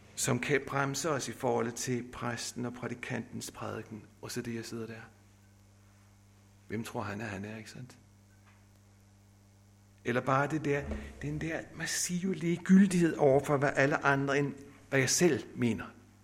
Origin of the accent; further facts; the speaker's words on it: Nexø, Capital Region of Denmark, Denmark; Da jeg selv blev omvendt for mange år siden, der begyndte jeg at gå til bedemøderne i Nexø, hvor jeg voksede op.